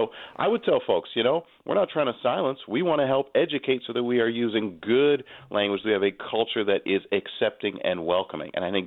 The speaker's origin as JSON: {"language": "English", "town": "Presque Isle", "region": "Maine", "country": "United States", "said": "because I'm from Presque Isle, I've experienced the same things that these young girls have felt."}